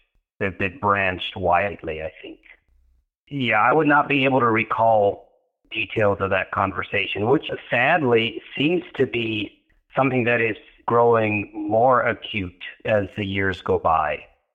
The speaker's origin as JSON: {"language": "English", "town": "Elmer", "region": "Ontario", "country": "Canada", "tie": "born there", "said": "I was born in Canada, in Elmer, Ontario, an Amish community."}